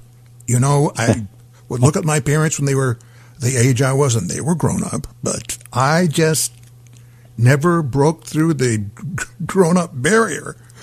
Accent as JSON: {"language": "English", "region": "Midwest", "country": "United States", "tie": "born or raised there", "said": "We're both the same age, and I was raised in the Midwest."}